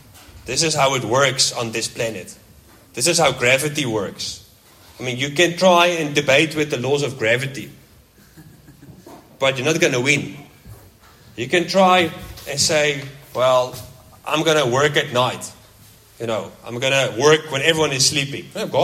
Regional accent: Netherlands; English is a second language; moved away; I'm from Europe myself, from the Netherlands, hence my funny accent.

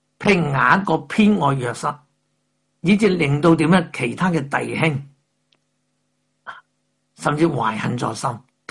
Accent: Hong Kong; 我在香港创村长大的。

